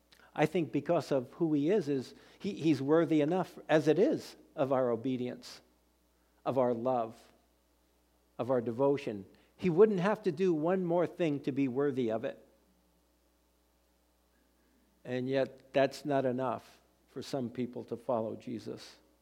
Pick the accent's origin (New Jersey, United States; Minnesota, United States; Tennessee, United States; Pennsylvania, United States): New Jersey, United States; I'm from New Jersey, so I speak differently.